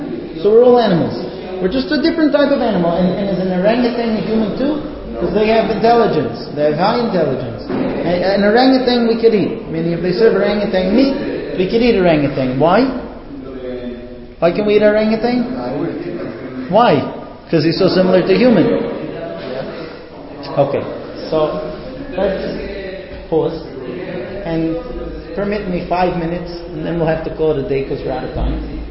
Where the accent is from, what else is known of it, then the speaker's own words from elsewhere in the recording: United States; I grew up in America. I'm not American, but I did grow up in the United States.